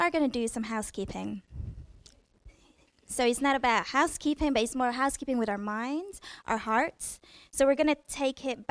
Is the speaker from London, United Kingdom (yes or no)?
yes; London, United Kingdom; also born or lived in Kent; So growing up in London, we had to live in Kent for like 6 months and then move back to London.